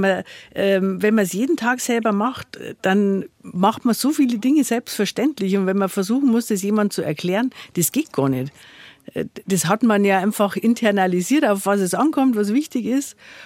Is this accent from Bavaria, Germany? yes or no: yes; Bavaria, Germany; Da gibt es ja bei uns in Bayern ein paar unterschiedliche Dialektausdrücke. In Niederbayern heißt es zum Beispiel Singerl. Bei mir daheim sagt man Biberl.